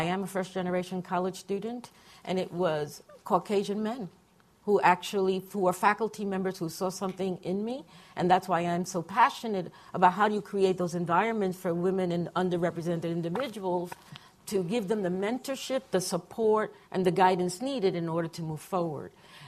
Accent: California, United States; and I come from California where you see the haves and have-nots

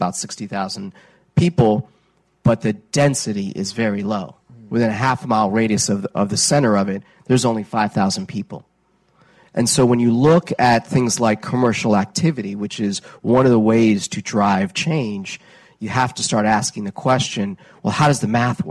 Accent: Washington, District of Columbia, United States; I grew up in Washington, D.C.

